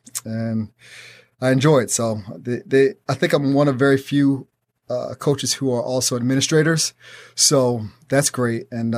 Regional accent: Oneonta, New York, United States; also born or lived in Bronx; But I came from I was born in the Bronx, New York.

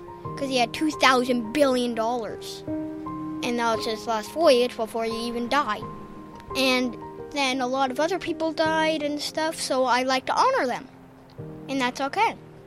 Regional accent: United States; I'm from America and I'm seven.

